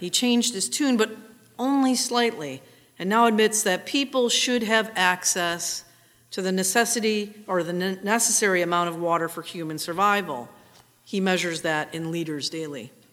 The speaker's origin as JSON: {"language": "English", "region": "Northeast", "country": "United States", "tie": "born or raised there", "said": "These are a few things that stick with me about growing up in the Northeast."}